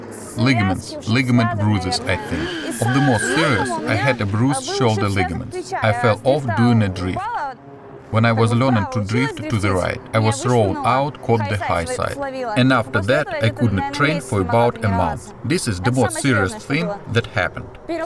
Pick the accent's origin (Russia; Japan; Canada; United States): Russia; Saint Petersburg; I am 24 years old. I am from St. Petersburg